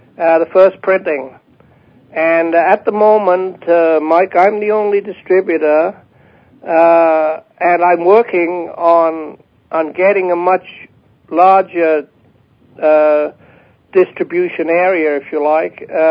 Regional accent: Wales, United Kingdom; born there; it's the word for Wales, because I was born in Wales and I use it.

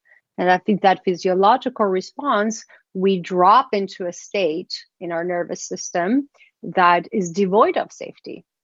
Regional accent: Iran; I was born and raised in Iran. And when I was growing up, there was war and there was rocket bombs.

